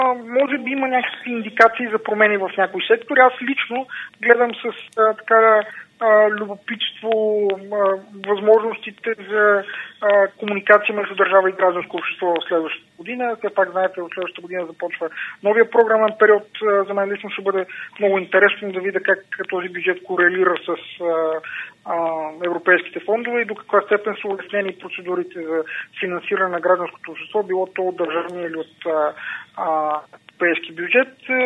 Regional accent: Vidin, Vidin Province, Bulgaria; Ето, например, аз съм от Видин

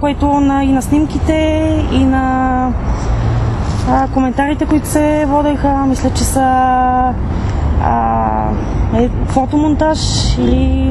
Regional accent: Dupnitsa, Kyustendil Province, Bulgaria; От Дупница

